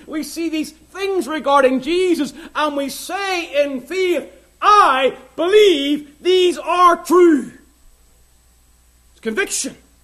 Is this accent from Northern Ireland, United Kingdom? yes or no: yes; Ballymena, Northern Ireland, United Kingdom; my hometown of Ballymena